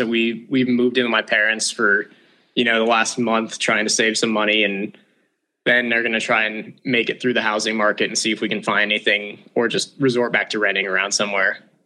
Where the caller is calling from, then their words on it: Conifer, Colorado, United States; That's the sun. I'm in Conifer, Colorado. And it's like 50 degrees out, no snow left on the ground around me.